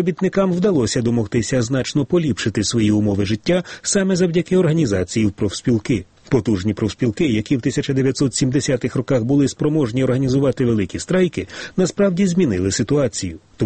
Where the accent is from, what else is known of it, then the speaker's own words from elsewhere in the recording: United Kingdom; Ukrainian is a second language; зокрема в моїй рідній Британії